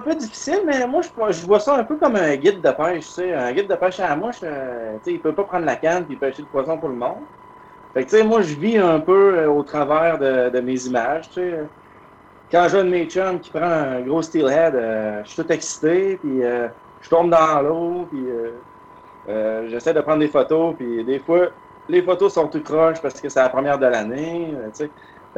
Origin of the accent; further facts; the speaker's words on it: Quebec, Canada; now in Toronto, Canada; Moi, je viens de la ville de Québec. Je viens d'une petite ville en dehors de la ville de Québec. Puis, ça fait 6 ans que je suis à Toronto.